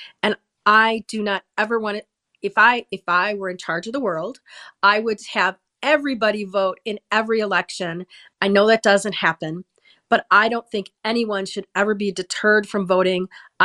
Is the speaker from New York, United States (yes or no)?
no; Wisconsin, United States; the citizens of my home state of Wisconsin.